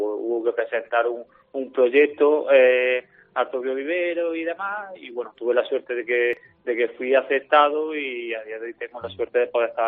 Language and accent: Spanish; Jaén, Andalusia, Spain; Yo soy natural de Jaén Capital y la verdad que tuve la suerte y el privilegio de poder estudiar aquí en mi ciudad.